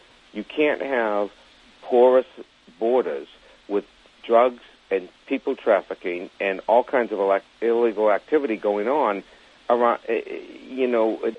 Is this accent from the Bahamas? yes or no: no; Massachusetts, United States; I used to think it was because I grew up in Massachusetts.